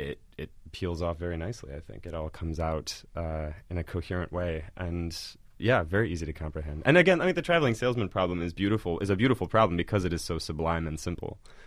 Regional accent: West Des Moines, Iowa, United States; Iowa, out in West Des Moines, Iowa.

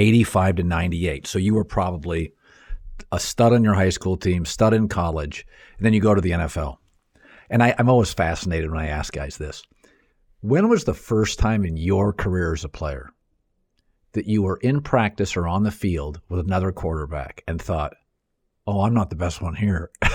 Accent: Seattle, Washington, United States; I actually grew up, the first quarterback I fell in love with, I grew up in Seattle, was Warren Moon.

